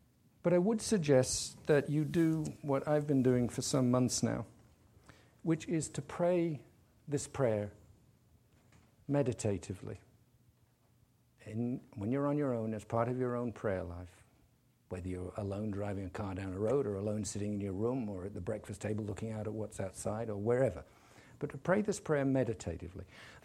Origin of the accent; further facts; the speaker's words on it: England, United Kingdom; Then, because I'm English, I can pray for European marriages.